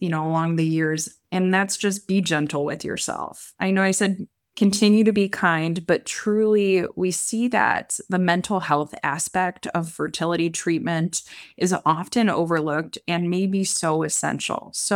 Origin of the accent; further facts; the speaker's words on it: Michigan, United States; moved away as an adult; also born or lived in Ohio; now in Chicago, United States; Great point in my life to kind of transition out of Michigan, if you can't tell from my terrible accent, and really drew me to Chicago for hopefully the rest of my life.